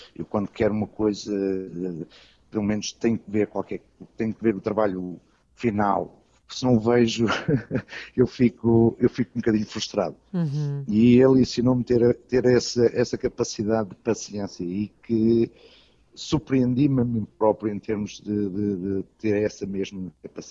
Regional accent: Portugal; Eu é com orgulho que digo que sou português, porque sou português e com muito orgulho

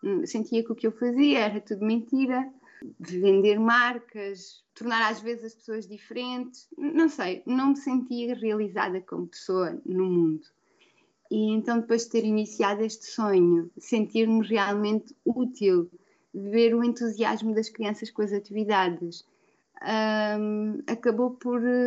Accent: Évora, Portugal; born there; moved away as an adult; also born or lived in Lisbon; now in São Tomé and Príncipe; eu já estava há algum tempo em Lisboa, porque eu nasci em Évora, mas depois fui para Lisboa para a faculdade e fiquei lá. Já eram muitos anos de Lisboa

